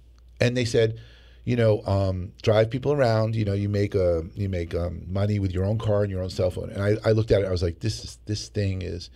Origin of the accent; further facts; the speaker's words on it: Short Hills, New Jersey, United States; we lived in Short Hills, New Jersey. And, I grew up there. It was beautiful, beautiful upbringing.